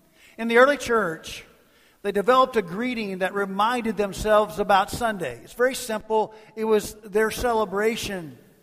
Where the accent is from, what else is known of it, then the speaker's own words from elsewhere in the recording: Kentucky, United States; Now, I'm from Kentucky, and you know, in Kentucky, basketball is a big deal.